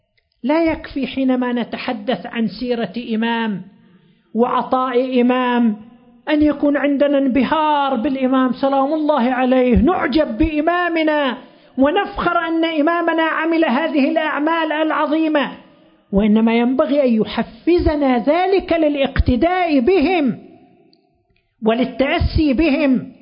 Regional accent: Qatif, Eastern Province, Saudi Arabia; تكون عندنا في القطيف

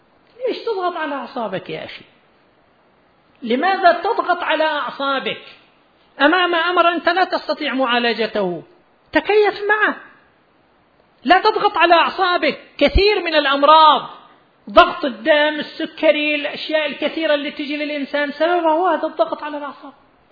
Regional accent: Qatif, Eastern Province, Saudi Arabia; قبل يومين يخبرني مدير أحد المراكز الصحية عندنا في القطيف

